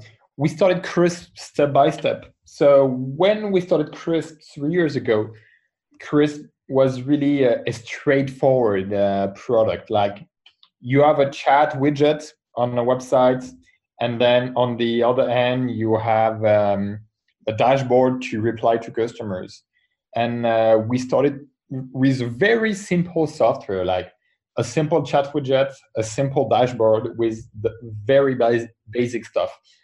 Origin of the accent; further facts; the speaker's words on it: France; I come from France. I'm a French entrepreneur.